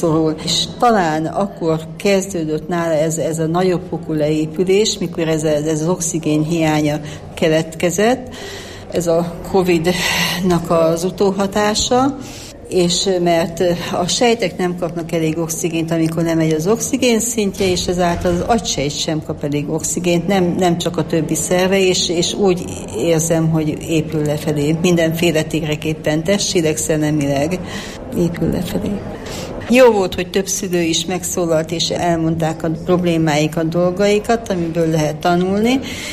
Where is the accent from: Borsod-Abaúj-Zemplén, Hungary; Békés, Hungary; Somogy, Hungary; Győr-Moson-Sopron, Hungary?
Borsod-Abaúj-Zemplén, Hungary; Bükkábrány